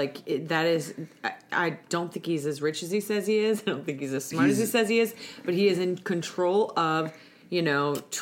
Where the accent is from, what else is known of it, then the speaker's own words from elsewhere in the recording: Iowa, United States; Now, I'm from Iowa. Just so you know, originally.